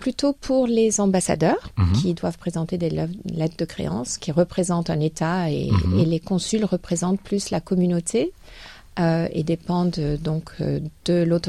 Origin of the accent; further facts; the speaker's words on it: Monaco; J'étais établie à Monaco puisque c'est mon pays d'origine.